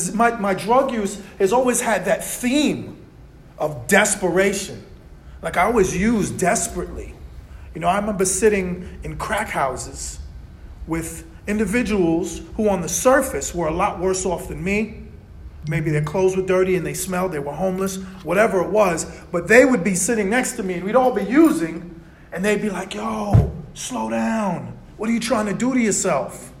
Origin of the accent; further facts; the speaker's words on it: New York, United States; I grew up in New York City. I was born in 1975. I grew up in New York City in a time that was really fucking scary.